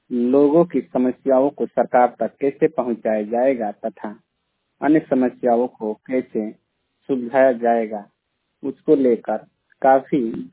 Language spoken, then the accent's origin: Hindi; Ballia, Uttar Pradesh, India; ऐसी स्थिति में हमारे जिला बलिया के जो मोबाइल वाणी के कार्यकर्ता मनु सर जी हैं